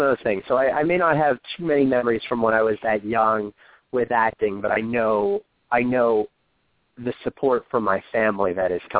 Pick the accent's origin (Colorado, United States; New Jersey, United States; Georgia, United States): New Jersey, United States; I remember going to the city because I grew up in New Jersey, and we would go to New York.